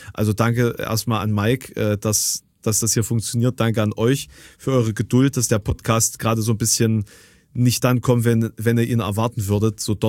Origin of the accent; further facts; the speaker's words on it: Querfurt, Saxony-Anhalt, Germany; Hab das jetzt gerade gesehen, da war in meiner Heimat, also in der Stadt, wo ich zur Schule gegangen bin, in Querfurt, da gab es auch so eine personelle Situation.